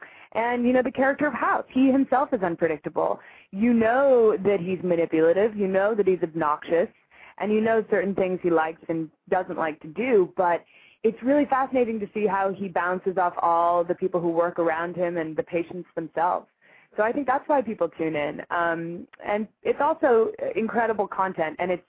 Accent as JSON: {"language": "English", "country": "Ireland", "said": "Yeah, I'm Irish. I'm Irish."}